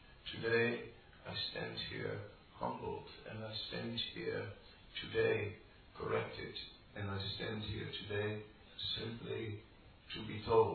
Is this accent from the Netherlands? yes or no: yes; Netherlands; I'm from Holland, right?